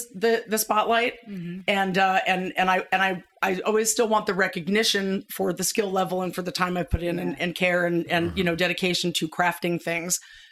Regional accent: New York City, New York, United States; And I have to think that is just growing up in New York City, you have to find alone space no matter where you are.

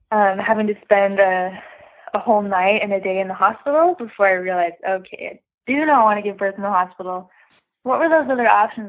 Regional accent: Utah, United States; moved away as an adult; also born or lived in Atlanta; So we grew up in Utah. We got married in Utah, and then we moved to Atlanta pretty quickly for stuff to do grad school. And that's where we lived for 2 years.

